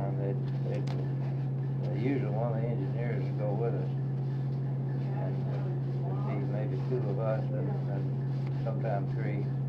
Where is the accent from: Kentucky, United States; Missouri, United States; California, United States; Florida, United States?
Kentucky, United States; Bonnieville; I was raised around Bonneville in Hart County.